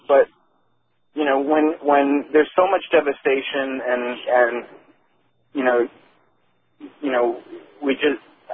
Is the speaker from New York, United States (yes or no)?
yes; Roosevelt Island, New York, United States; now in New Jersey, United States; Well, I grew up on Roosevelt Island and, you know, which is just off of Manhattan.